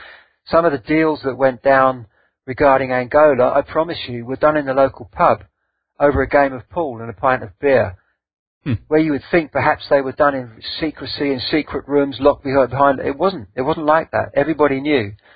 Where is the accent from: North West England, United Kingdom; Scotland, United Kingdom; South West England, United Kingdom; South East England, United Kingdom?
South East England, United Kingdom; Sandhurst; to when I grew up in Sandhurst.